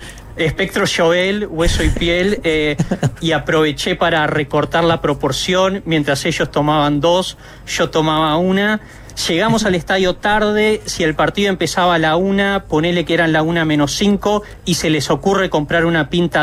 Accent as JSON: {"language": "Spanish", "country": "Uruguay", "moved": "yes", "said": "Como un uruguayo diaspórico, nostálgico"}